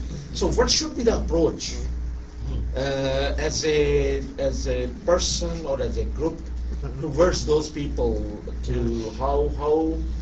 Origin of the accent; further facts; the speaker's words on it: Pakistan; I'm basically from Pakistan.